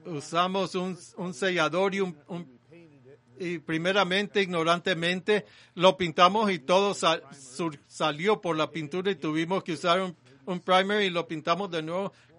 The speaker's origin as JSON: {"language": "Spanish", "region": "Massachusetts", "country": "United States", "tie": "born there", "said": "en la ciudad donde nací, en Massachusetts"}